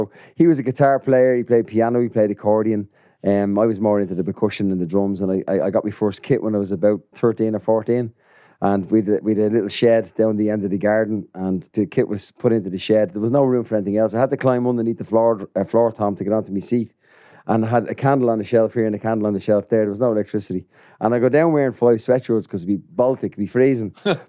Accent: Dublin, County Dublin, Ireland; I grew up in Donegal in Dublin

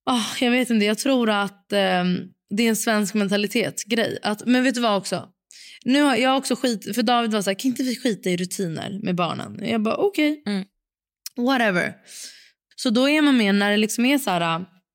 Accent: Sweden; För hemma i Sverige är också typ så här med barnen

